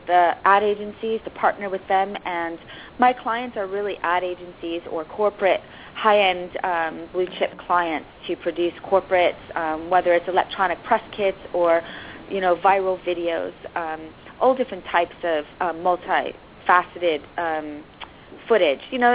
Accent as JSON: {"language": "English", "town": "Chicago", "region": "Illinois", "country": "United States", "also_born_or_lived": "Tokyo / London / Los Angeles", "said": "I'm originally from Chicago."}